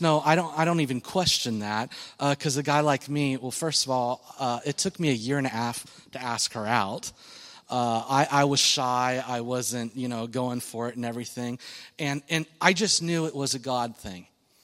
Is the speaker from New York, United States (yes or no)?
no; Yakima, Washington, United States; born there; I love Washington. It's where I was born. And I was born in Yakima, Washington.